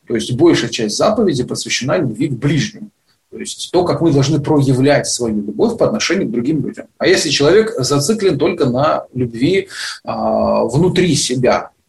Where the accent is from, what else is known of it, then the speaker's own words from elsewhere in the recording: Belgorod, Belgorod Oblast, Russia; Так как я сам из Белгорода